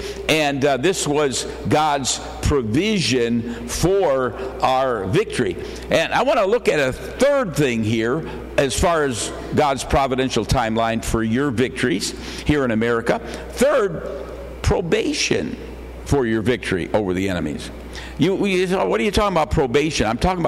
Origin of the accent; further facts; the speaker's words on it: Grand Rapids, Michigan, United States; born there; That's where I'm from. I was born in Grand Rapids.